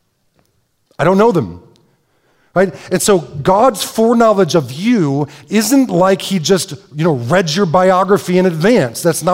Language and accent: English; Detroit, Michigan, United States; I'm from Detroit. Watched every game.